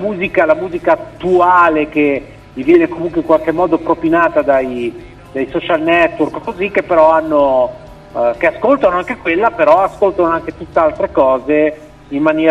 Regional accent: Genoa, Liguria, Italy; No, poi sono genovese, quindi

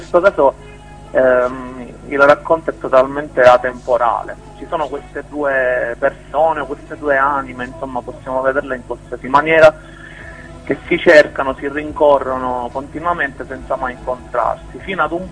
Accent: Sicily, Italy; che si trovava in pieno centro in Sicilia, proprio al centro preciso della Sicilia, che insomma è la mia terra

